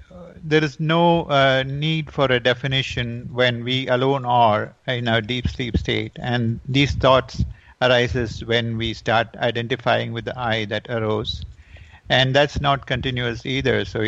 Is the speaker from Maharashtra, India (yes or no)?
no; Chennai, Tamil Nadu, India; also born or lived in Guruvayur; now in United States; I was born in Kerala in a temple town called Guruvayur, but I grew up in Chennai.